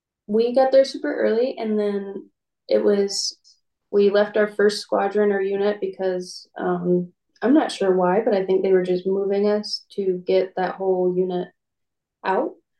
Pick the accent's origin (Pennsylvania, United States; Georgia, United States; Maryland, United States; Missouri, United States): Georgia, United States; I'm from Georgia, by the way. So I left the airport out of Atlanta, that night.